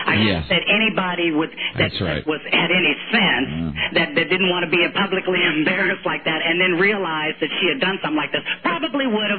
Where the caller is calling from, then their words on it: Wichita, Kansas, United States; Oh, well, I'm calling from Wichita, Kansas.